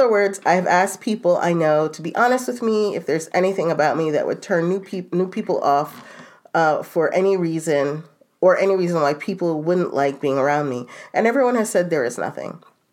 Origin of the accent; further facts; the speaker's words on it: Australia; I'm not sure if maybe it's just my age group or even a cultural thing. I'm Australian.